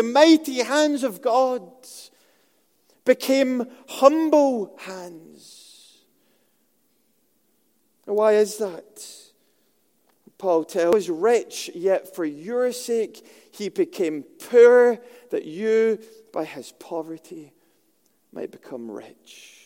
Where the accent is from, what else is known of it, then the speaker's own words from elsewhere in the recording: Scotland, United Kingdom; I was brought up in Scotland in the public education system, which isn't very good, as you could probably tell from my grammar.